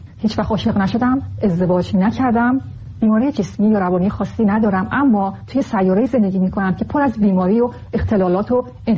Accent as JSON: {"language": "Persian", "town": "Urmia", "region": "West Azerbaijan", "country": "Iran", "tie": "born or raised there", "said": "توی ایران شهر ارومیه به دنیا آمدم، متولد ماه فروردین. توی ایران بزرگ شدم، دست چپ هستم."}